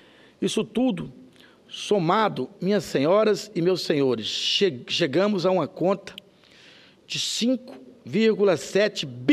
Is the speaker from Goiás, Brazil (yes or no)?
yes; Alexânia, Goiás, Brazil; porque eu sou nascido em Corumbá de Goiás, criado em Alexânia